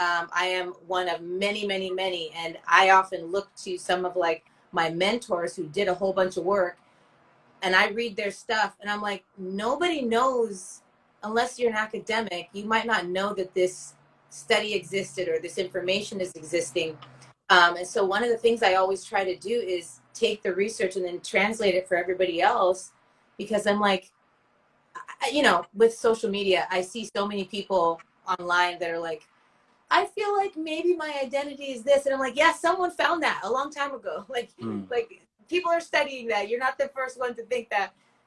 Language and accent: English; California, United States; So my background is I am African American and Sri Lankan Tamil. And then I was born and raised in Cali, born by the beach. And I always say I'm a diehard Cali fanatic.